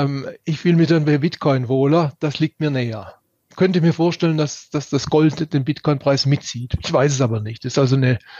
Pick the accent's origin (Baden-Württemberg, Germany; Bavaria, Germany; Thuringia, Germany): Baden-Württemberg, Germany; die Tüftler aus meiner Heimatregion in Baden-Württemberg.